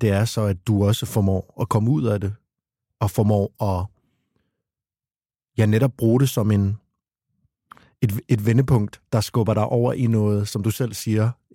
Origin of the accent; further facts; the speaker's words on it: Region of Southern Denmark, Denmark; der hvor jeg er fra på Østfyn, der er det sådan.